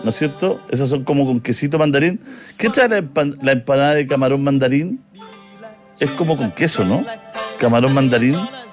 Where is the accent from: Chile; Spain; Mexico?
Chile; Rengo, O'Higgins; Soy de Rengo.